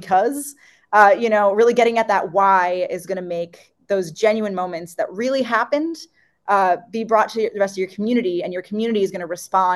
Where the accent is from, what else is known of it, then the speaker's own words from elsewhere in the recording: Madison, Wisconsin, United States; Plus, being from Wisconsin is great, as I am too.